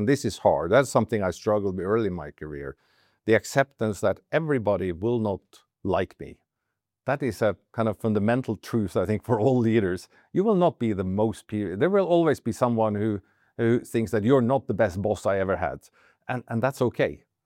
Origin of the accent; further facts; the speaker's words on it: Norway; And also, I grew up in Norway, which is a bit of a different culture